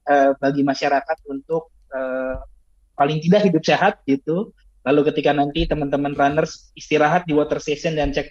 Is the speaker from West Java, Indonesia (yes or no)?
yes; Bandung, West Java, Indonesia; Saya sebagai orang Bandung gitu, pas kemarin ke Sumatera Utara